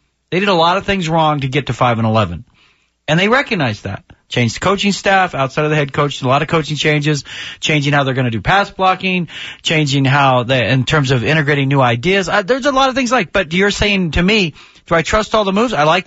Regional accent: Colorado, United States; I grew up here in Colorado.

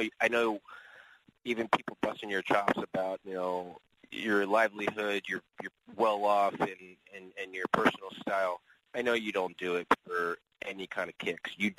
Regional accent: Philadelphia, Pennsylvania, United States; also born or lived in Bay Area; now in Columbus, United States; I'm from the Philadelphia area, so like growing up, getting someone of that attitude that I didn't realize. I moved to the Bay Area for 10 years. I'm now in, unfortunately, Columbus, Ohio.

